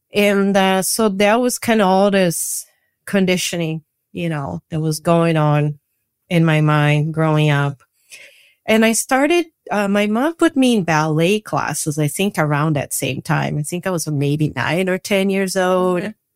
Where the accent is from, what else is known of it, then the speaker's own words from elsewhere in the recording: Brazil; English is a second language; I grew up in, I was raised in Brazil, which is a very body-centric mm-hmm. country.